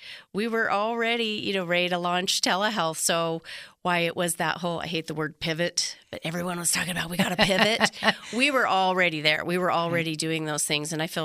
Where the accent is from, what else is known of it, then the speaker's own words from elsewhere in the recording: Ely, Nevada, United States; as a rural Nevadan, I'm born and raised in Ely and, you know, now I've moved to one of the big cities, the one in the north that you referenced.